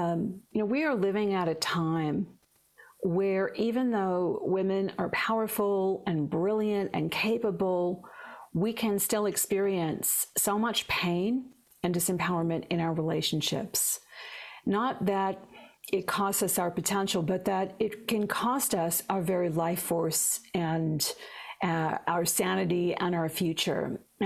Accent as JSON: {"language": "English", "country": "Australia", "lives_now": "United States", "said": "See, I've lived in the States for 20 years. As I hear your Aussie voice, you're going to start to call out the Aussie in me."}